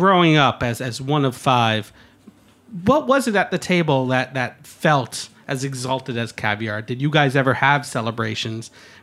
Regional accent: Croton-on-Hudson, New York, United States; I grew up on the Hudson. I grew up in Croton-on-Hudson, and it's not a caviar town.

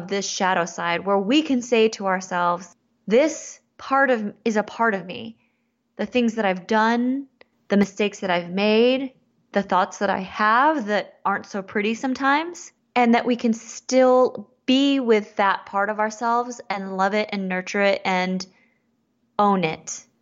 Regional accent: Michigan, United States; Like, I can't figure it out because I'm half and half, but I grew up in Michigan. So unfortunately I don't speak either

